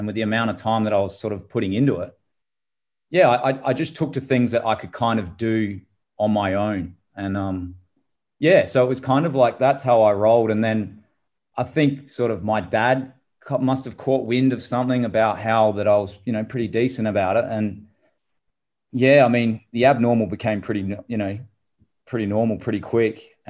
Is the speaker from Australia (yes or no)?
yes; Adelaide, South Australia, Australia; I guess I grew up in Adelaide.